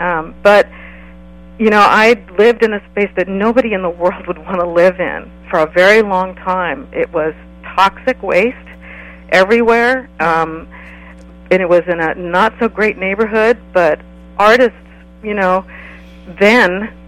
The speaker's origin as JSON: {"language": "English", "town": "Oakland", "region": "California", "country": "United States", "tie": "born or raised there", "said": "I was born and raised in Oakland. And left the area, went away to school, and moved back in 1984."}